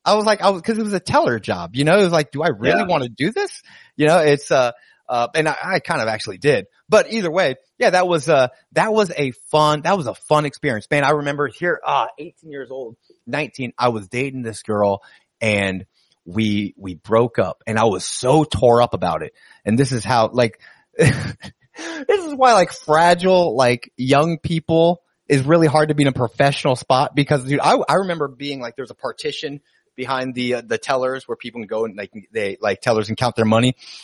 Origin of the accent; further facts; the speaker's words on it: Tampa, Florida, United States; I did not come from Mayo, Florida. I came from Tampa, Florida. My dad moved up to Mayo.